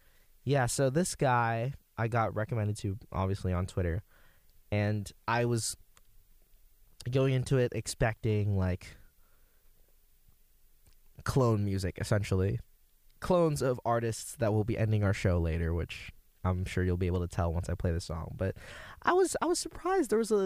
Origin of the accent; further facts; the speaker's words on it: Virginia, United States; now in Maryland, United States; I'm actually not from Maryland. I'm an out-of-state student. I'm from Northern Virginia, which isn't too far